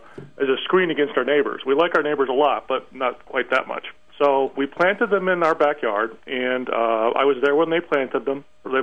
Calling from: Massachusetts, United States; I'm calling you from Central Massachusetts.

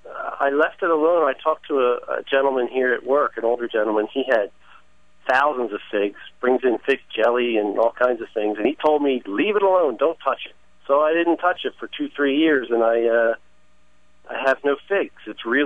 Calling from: Pitman, New Jersey, United States; I am calling from Pittman, New Jersey.

